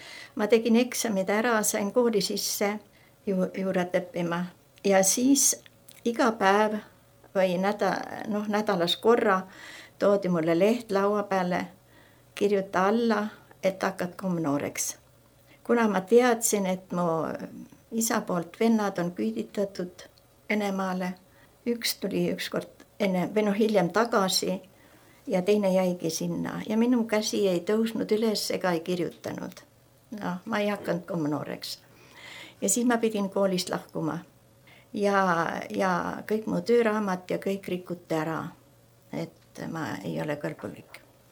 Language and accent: Estonian; Kaarma, Saare County, Estonia; born there; Ei ole. Mina olen sündinud Saaremaal.